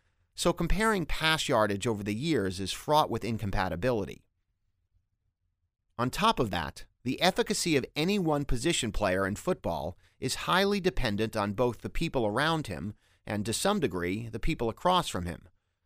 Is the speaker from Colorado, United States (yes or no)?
no; Houston, Texas, United States; and that's not just because I grew up in Houston.